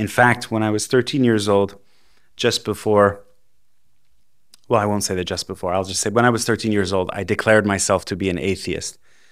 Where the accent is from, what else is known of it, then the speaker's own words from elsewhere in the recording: Tehran, Tehran Province, Iran; I was born and raised in Tehran, Iran, on February 1st, which was 1985